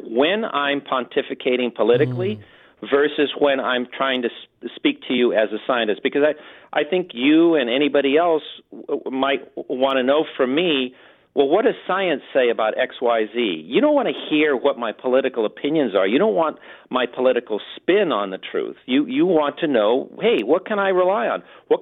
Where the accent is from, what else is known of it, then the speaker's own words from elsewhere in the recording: Los Angeles, California, United States; I'm still that kid from East L.A. I was born in East L.A. on the wrong side of the track.